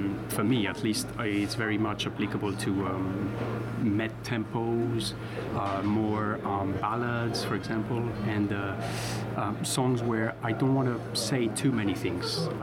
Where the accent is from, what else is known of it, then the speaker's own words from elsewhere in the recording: Spain; born there; first language Spanish; English is a second language; I was born in Spain, so that was my mother tongue. Then I'm part French, and also, you know, I have a bit of French in me